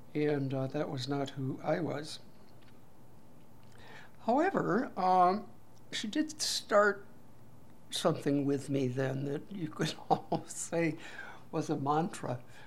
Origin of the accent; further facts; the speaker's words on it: Buffalo, New York, United States; born there; Well, after I was born in Buffalo, we lived there a year or so, and then we moved out into the country